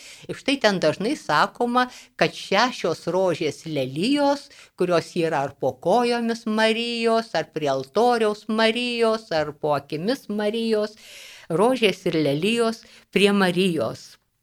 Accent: Utena County, Lithuania; netoli mano tėviškės Utenos rajone Spitrėnuose

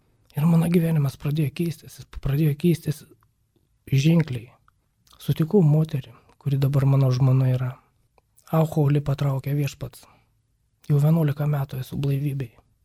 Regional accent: Šiauliai, Šiauliai County, Lithuania; Esu šiaulietis, man 50 metų.

